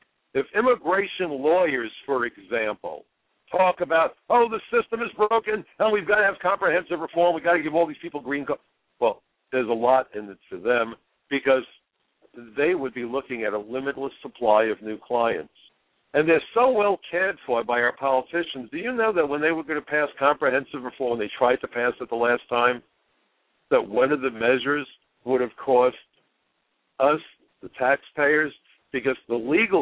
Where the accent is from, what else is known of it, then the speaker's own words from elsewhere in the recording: New York City, New York, United States; since I saw up close and in person what happened to our country and to my town. You know, I'm a New Yorker. The ashes landed on me. My neighbors were slaughtered.